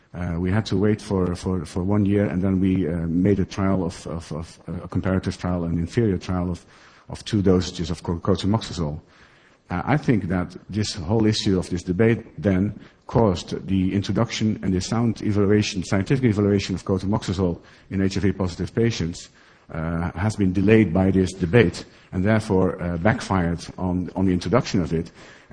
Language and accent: English; Netherlands; English is a second language; also born or lived in Malawi; I'm from the Netherlands and former from Malawi.